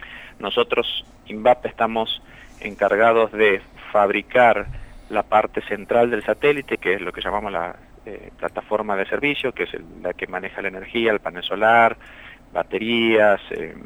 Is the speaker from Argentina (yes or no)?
yes; Argentina; somos todos argentinos, egresados de universidades de Argentina